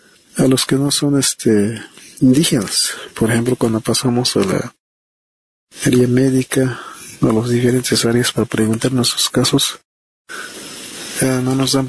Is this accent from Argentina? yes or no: no; San Juan Chamula, Chiapas, Mexico; born there; first language Tzotzil; Spanish is a second language; Mi lengua materna es el dialecto tzotzil. Yo nací en el paraje Romerillo, municipio de San Juan Chamula. Bueno, yo me definiría como parte de un pueblo indígena